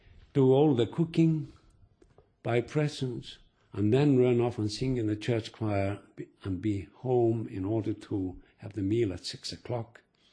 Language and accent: English; Akureyri, Northeastern Region, Iceland; English is a second language; I grew up in Akureyri, which was then a small town in the north of Iceland. And there were five of us children.